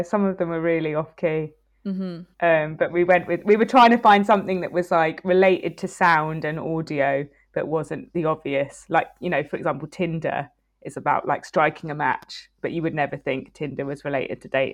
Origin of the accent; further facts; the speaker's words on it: London, United Kingdom; I grew up in Holloway Road in North London, which was not as nice as it is now, 30 years ago.